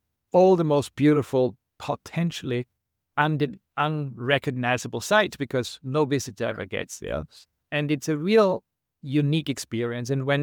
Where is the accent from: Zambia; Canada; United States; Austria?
Austria; And I told them I was from Austria.